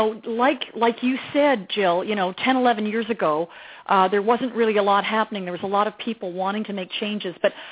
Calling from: Palm Desert, California, United States; I'm calling from Palm Desert now.

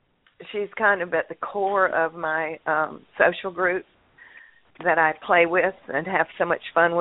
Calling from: Wilmington, North Carolina, United States; in Wilmington, North Carolina.

